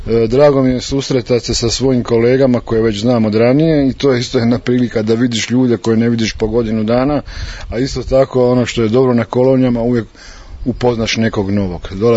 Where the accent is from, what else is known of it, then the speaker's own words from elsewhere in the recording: Zagreb, City of Zagreb, Croatia; dolazim iz Zagreba